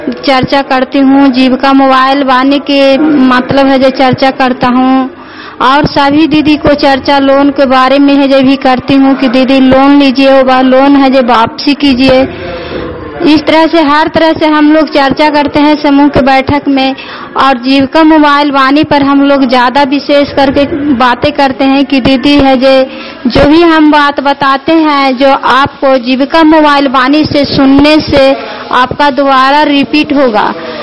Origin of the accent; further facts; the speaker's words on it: Nagarnausa, Bihar, India; मैं नगर नौसा गाँव के रहने वाले हूँ। मेरा प्रखंड नगर नौसा है, जिला नालंदा है।